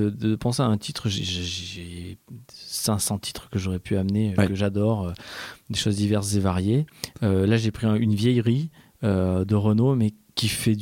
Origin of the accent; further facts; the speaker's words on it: Auvergne-Rhône-Alpes, France; J'ai grandi en Ardèche.